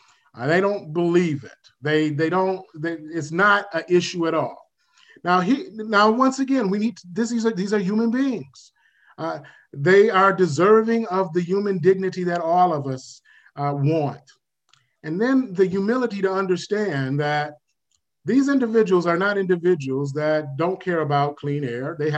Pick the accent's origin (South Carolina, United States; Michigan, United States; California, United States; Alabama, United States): Michigan, United States; Detroit; I grew up in Detroit, Michigan.